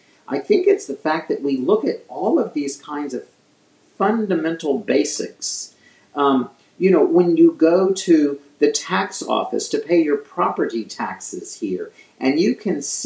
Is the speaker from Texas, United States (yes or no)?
yes; Texas, United States; now in Mexico; I'm from Texas. Let me assure you, there are many times I felt very threatened just going to the 7-Eleven or going to the the grocery store.